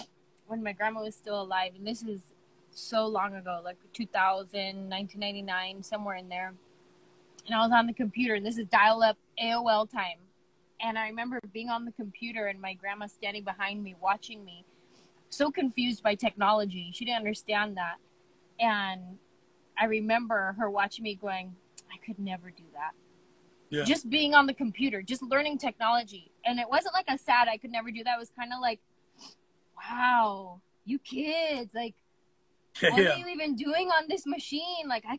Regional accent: San Jose, California, United States; I was flying at the park by my house where I grew up in San Jose.

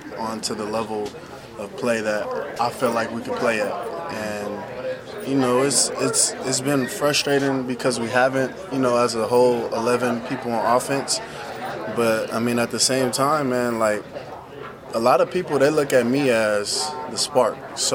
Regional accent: Oklahoma, United States; because, you know, I came from Oklahoma. We don't lose much there.

